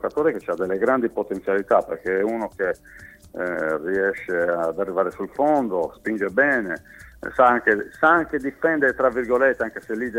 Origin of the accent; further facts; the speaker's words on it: Buggerru, Sardinia, Italy; sono rimasto qui al mio paese, sono in Sardegna in questo momento, sono a Bugerru